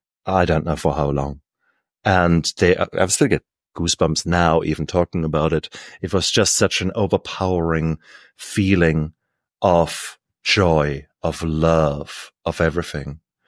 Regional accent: Germany; Yes, I come from Germany. Beautiful, beautiful place. Should you ever wish to go, I studied in Heidelberg. But in 1989, when I came out of university, the wall had just come down.

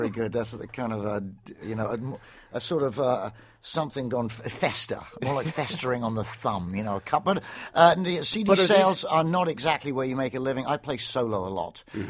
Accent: England, United Kingdom; growing up in England, it was around the late 60s and 70s

